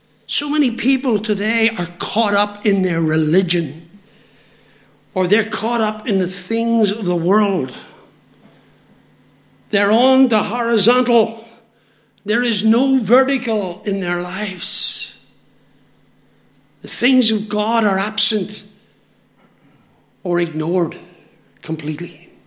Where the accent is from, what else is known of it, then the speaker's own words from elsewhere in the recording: Ireland; Now, I'm an Irishman, so I struggle in the sense that we don't have any snakes, so we didn't grow up being worried about them or concerned about them.